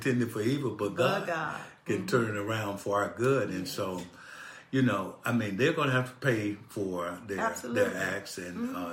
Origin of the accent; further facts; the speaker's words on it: Birmingham, Alabama, United States; for those of you who are familiar with my hometown, Birmingham, Alabama